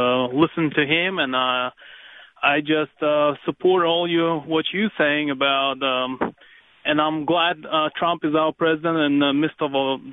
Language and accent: English; Kazakhstan; now in United States; I am Asian American. I'm from Central Asia. Mm-hmm. Kazakhstan is a neighbor country of China.